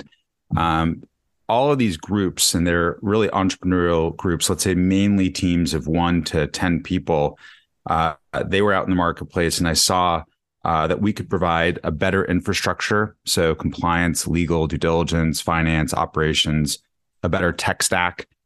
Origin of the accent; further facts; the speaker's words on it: Denver, Colorado, United States; now in New York City, United States; I grew up in Denver, Colorado, have an awesome family there who still live in Denver, grew up as a big skier, lacrosse player, mountain biker